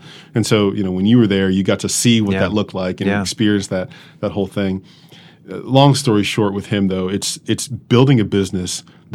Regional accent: United States; Now, as an American, oftentimes we think

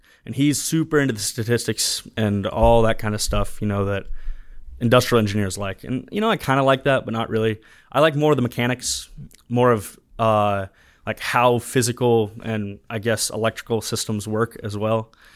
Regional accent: Montgomery, Alabama, United States; also born or lived in Nashville; I'm from. I was born in Nashville, moved to Montgomery.

